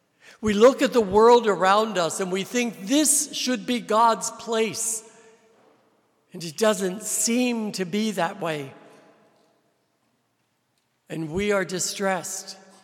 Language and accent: English; New Jersey, United States; now in Buffalo, United States; I am a Polish boy. And I'm originally from New Jersey, but am now a priest in the Diocese of St. George's in Grenada.